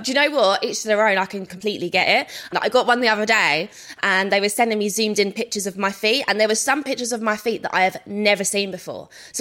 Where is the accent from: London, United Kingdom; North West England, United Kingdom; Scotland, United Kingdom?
London, United Kingdom; I'm from South London